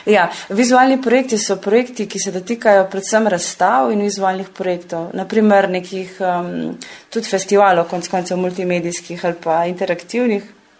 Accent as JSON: {"language": "Slovenian", "town": "Idrija", "region": "Gorizia", "country": "Slovenia", "said": "To je seveda, zato ker sem iz Idrije."}